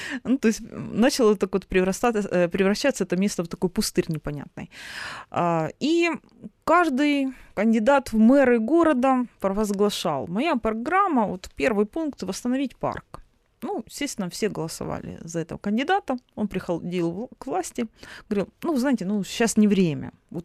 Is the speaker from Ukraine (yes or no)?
yes; Sloviansk, Donetsk Oblast, Ukraine; Я сама родилась в Славянске, долгое время жила, строила свою трудовую карьеру. У меня там живут родители